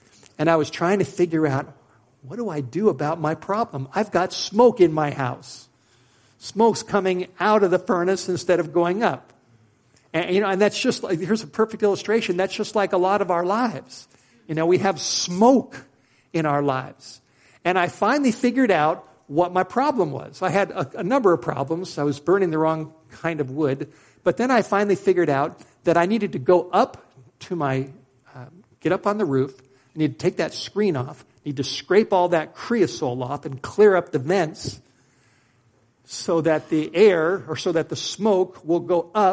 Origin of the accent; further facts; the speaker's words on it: Los Angeles, California, United States; now in Idaho, United States; when I first moved up to Idaho, I'm a city boy. I grew up in Los Angeles. And we didn't burn wood as I was growing up.